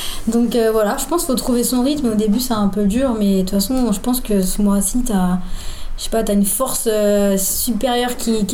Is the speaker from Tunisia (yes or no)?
yes; Tunis, Tunis Governorate, Tunisia; moi je viens de Tunis